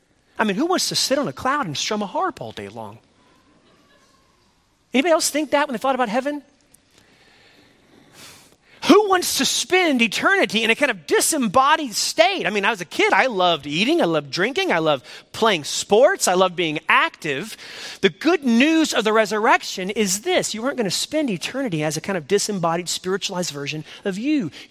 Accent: Bible Belt, United States; I mean, we were raised in the Bible Belt, and so we had heard a lot about Christianity.

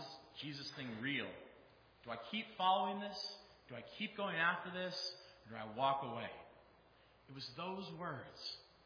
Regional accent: Ohio, United States; I grew up in Northeast Ohio, and I'm the son of a Reformed Baptist minister.

